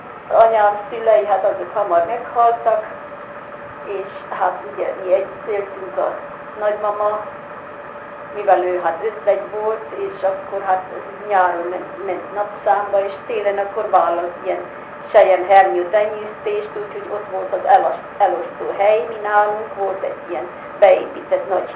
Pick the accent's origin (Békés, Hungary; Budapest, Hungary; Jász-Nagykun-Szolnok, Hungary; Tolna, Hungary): Tolna, Hungary; Szakadát; Minä hát születtem 1929-én szakadáton, úgyhogy ott laktunk hátul a Kossuth utcába